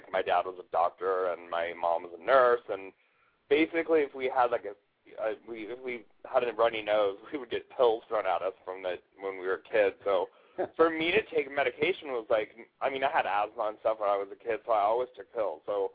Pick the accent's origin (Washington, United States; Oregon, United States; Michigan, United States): Washington, United States; Bellevue; Cool. I'm from Bellevue.